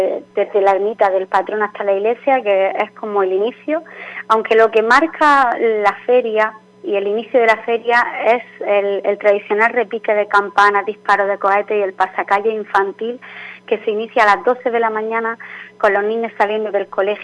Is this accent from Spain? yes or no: yes; Turre, Andalusia, Spain; soy de Turre, soy muy turrera y para mí la feria...